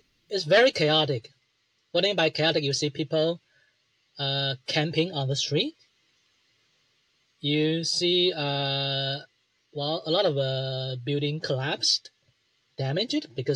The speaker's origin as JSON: {"language": "English", "region": "Nantou County", "country": "Taiwan", "tie": "born or raised there", "said": "because that was where my hometown was located. It was in Nantou, right?"}